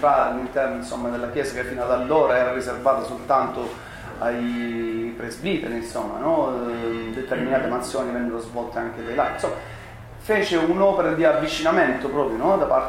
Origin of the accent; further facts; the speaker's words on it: Bologna, Emilia-Romagna, Italy; born there; Io sono nato a Bologna, sono stato per 5 anni vissuto a Bologna perché papà era vice primario del Sant'Orsola di ginecologia, sì. quindi abbiamo un legame profondo con Bologna, ci torniamo spesso